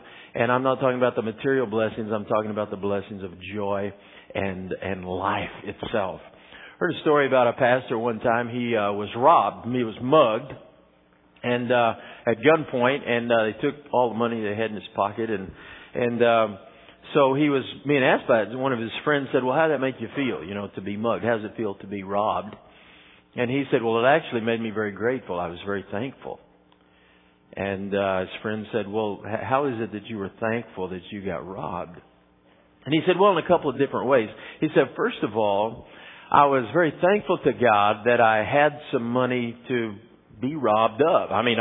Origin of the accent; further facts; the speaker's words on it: Texas, United States; You know, I'm from West Texas, so you never pray that it doesn't rain.